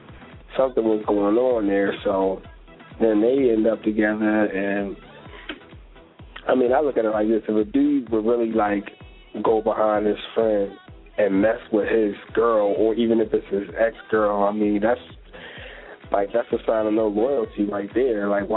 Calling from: Philadelphia, Pennsylvania, United States; I'm calling from Philly.

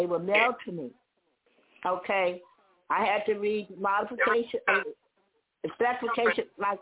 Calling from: Chicago, Illinois, United States; I'm calling from Chicago.

